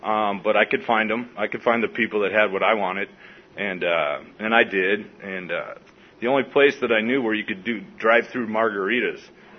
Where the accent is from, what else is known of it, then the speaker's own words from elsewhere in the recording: San Diego, California, United States; also born or lived in Hawaii; I was born in Hawaii, but I pretty much lived in East San Diego, went to Horace Mann Junior High.